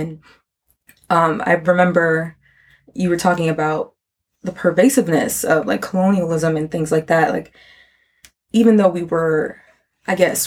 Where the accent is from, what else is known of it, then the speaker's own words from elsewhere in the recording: Miami, Florida, United States; I'm from Miami.